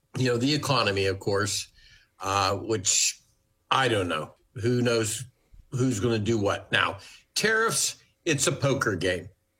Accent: Ohio, United States; I'm from Ohio. Wright-Patterson Air Force Base shut down over a drone.

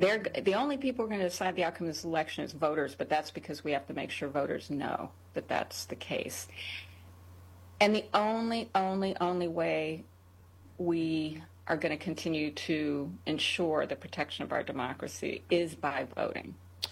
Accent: New York, United States; Well, New York does still have me. I'm still a New Yorker.

